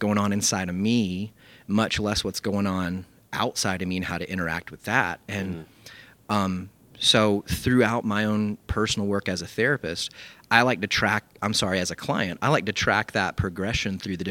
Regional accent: Columbia, South Carolina, United States; I'm from Columbia, South Carolina.

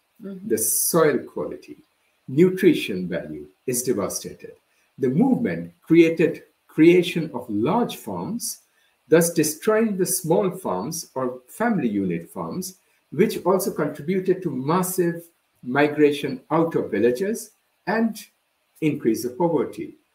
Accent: India; when I was young and growing up in India

